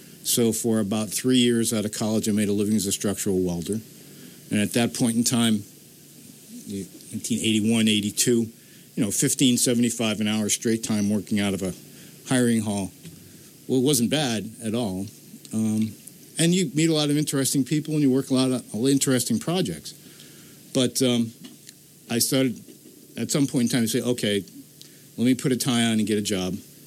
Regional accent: Schenectady, New York, United States; I grew up in South Schenectady

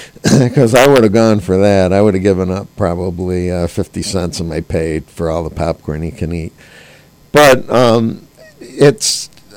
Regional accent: Gloversville, New York, United States; I mean, I grew up in Gloversville

